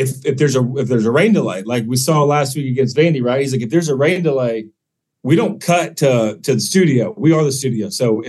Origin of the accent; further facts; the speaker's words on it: Alabama, United States; And look, like I said, I grew up in Alabama fam.